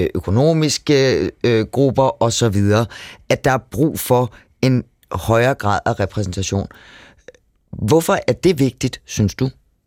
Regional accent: Copenhagen, Capital Region of Denmark, Denmark; jeg kommer fra København.

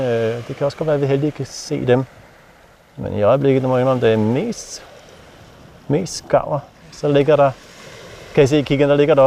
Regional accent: Zealand, Denmark; Jeg kommer ned fra Sydsjælland af.

